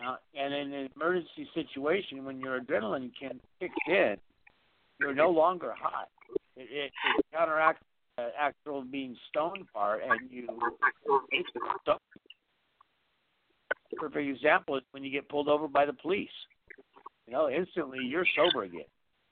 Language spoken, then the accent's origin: English; California, United States; Well, that's one thing that's been nice about being born and raised in California. We've been spoiled. I mean, we live a spoiled life here in California